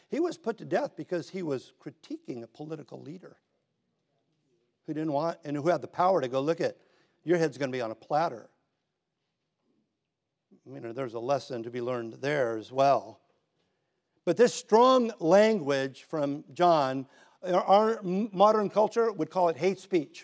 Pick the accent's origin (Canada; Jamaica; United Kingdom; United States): United States; Hermosa Beach, California; I've grew up in it. I grew up in Hermosa Beach, right?